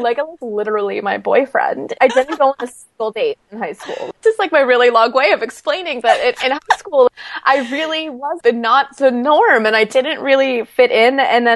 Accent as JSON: {"language": "English", "region": "East Coast", "country": "United States", "tie": "born or raised there", "also_born_or_lived": "California", "said": "I grew up on the East Coast, and then I spent about 6 years in California, and I liked California, but I think I'm an East Coast girl at heart."}